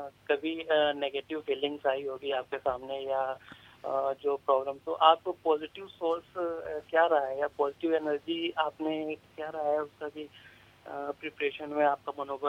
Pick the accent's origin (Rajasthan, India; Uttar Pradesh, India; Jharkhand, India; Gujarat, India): Uttar Pradesh, India; Jaunpur; now in Delhi, India; मैं यूपी से बिलोंग करता हूँ और दिल्ली में प्रिपरेशन कर रहा